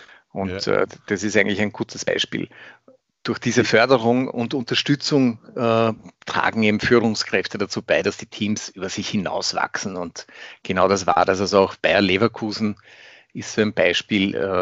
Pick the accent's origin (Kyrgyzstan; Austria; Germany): Austria; als Österreicher